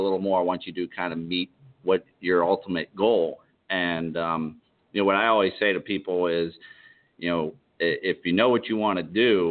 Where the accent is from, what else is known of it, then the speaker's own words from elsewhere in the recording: Pittsburgh, Pennsylvania, United States; moved away as an adult; I grew up in Pittsburgh, and I moved here 2 days before I started the police academy